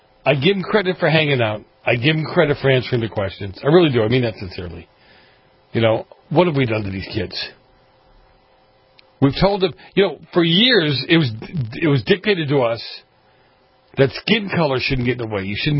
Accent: East Coast, United States; But I grew up on the East Coast.

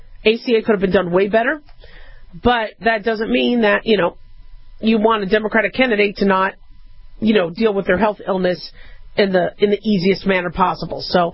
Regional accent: Las Vegas, Nevada, United States; after having a heart procedure for a blocked artery in my hometown, Las Vegas, Nevada.

